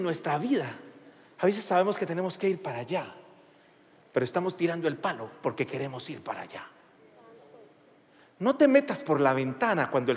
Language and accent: Spanish; Venezuela; minuta en mi país es un documento legal. Y creo que para América del Sur es un documento legal. Una minuta en Venezuela, lo leí completamente, es un papel firmado, documentado, escrito y notarizado.